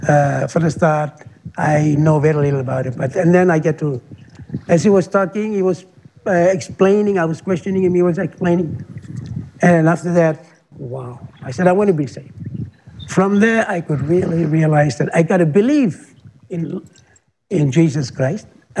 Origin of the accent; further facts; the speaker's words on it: Mushu Island, East Sepik, Papua New Guinea; I'm from Mushu Island. I was a Catholic until our missionaries came.